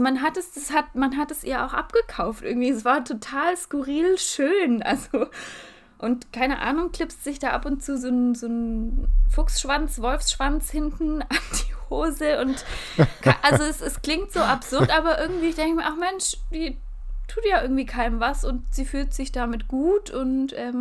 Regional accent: Baden-Württemberg, Germany; accent: Swabian; Oh, sorry, ich rede hardcore Schwäbisch. Ich bemühe mich, ich merke es gerade selber, aber ich bemühe mich jetzt wieder.

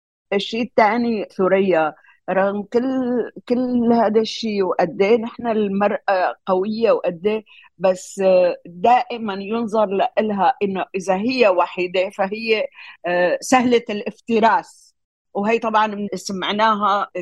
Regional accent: Syria; عن جد أنا سورية ما كتير فيني أعبر عن هاي المسألة

